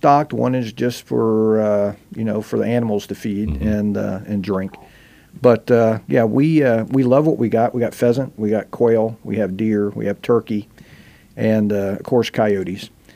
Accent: Georgia, United States; Other places I've been, like Georgia, what used to be my home state, you wouldn't necessarily get that.

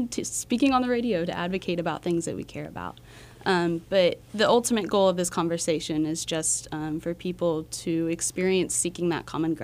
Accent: Abilene, Kansas, United States; I'm from Abilene.

